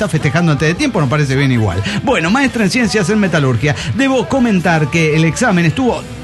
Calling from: Morelia, Michoacán, Mexico; de Morelia, Michoacán, México.

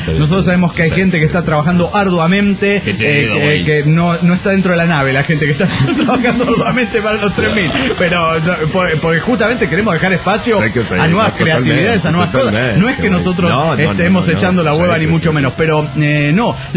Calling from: Mar del Plata, Buenos Aires Province, Argentina; de Mar del Plata, Argentina.

